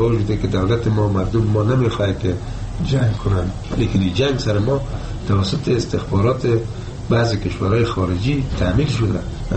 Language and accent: Persian; Afghanistan; ما افغان هستیم